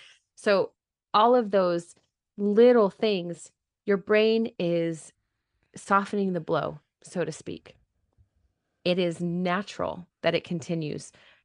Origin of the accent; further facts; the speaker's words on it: Lake Stevens, Washington, United States; So I grew up in Lake Stevens.